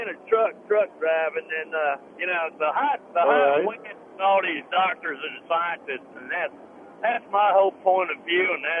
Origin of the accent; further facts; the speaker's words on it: Florida, United States; born there; now in Memphis, United States; I was born in 1945 in Florida.